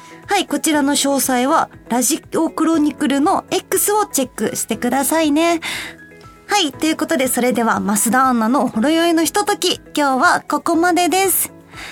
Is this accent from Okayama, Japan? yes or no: no; Osaka, Japan; 私の地元でもある大阪なので